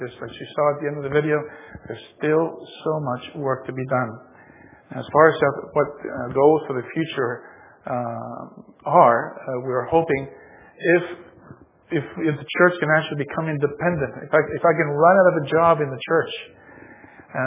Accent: Australia; also born or lived in Spain; I grew up in, I was born in Spain, raised in Australia, went back to Spain, and got a job in a U.S. military base.

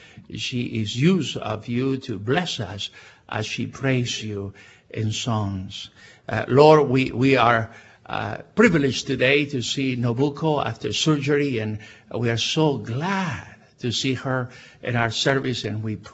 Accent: Bolivia; I come from Bolivia. Many of you maybe know where Bolivia is.

